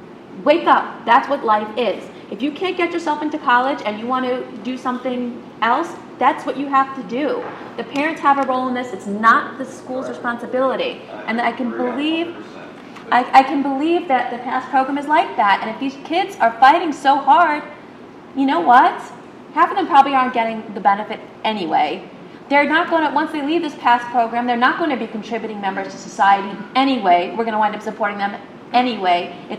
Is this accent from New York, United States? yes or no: yes; Brooklyn, New York, United States; I grew up in Brooklyn. I was in classes of 30 kids at least.